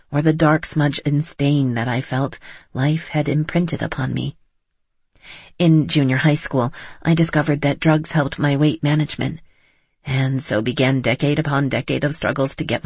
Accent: Edmonton, Alberta, Canada; born there; I was born in Edmonton, Alberta, in 1956, the youngest of five children. Our family was quite poor

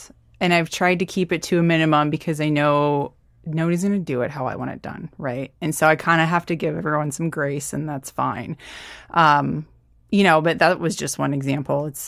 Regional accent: Bremerton, Washington, United States; I'm from Bremerton, Washington.

